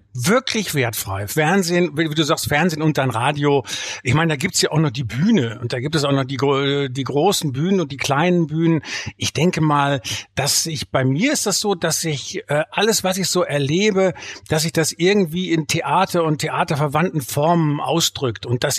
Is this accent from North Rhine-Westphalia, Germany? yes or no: yes; Bielefeld, North Rhine-Westphalia, Germany; ich komme aus Bielefeld, ja